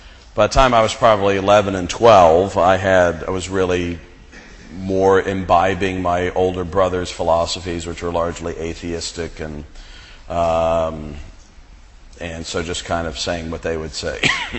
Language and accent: English; Connecticut, United States; also born or lived in New York; I was born in New York. My family moved to Connecticut.